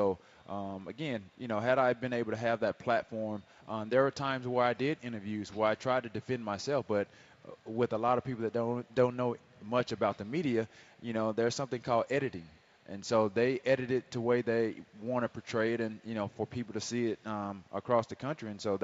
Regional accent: Alexander City, Alabama, United States; when I came from Benjamin Russell High School in Alexander City, Alabama, I wasn't heavily recruited out of high school.

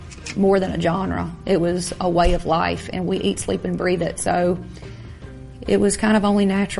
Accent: Baskin, Louisiana, United States; I am a country music singer-songwriter, and I am from Baskin, Louisiana.

